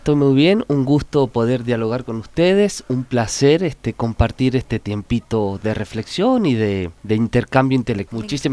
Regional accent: San Juan, Argentina; born there; now in San Luis, Argentina; Nací en San Juan.

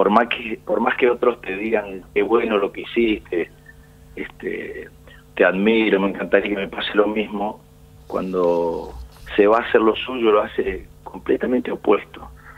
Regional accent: Paraná, Entre Ríos, Argentina; born there; un montón de gente en Paraná, en el barrio donde yo nací, son iguales que yo

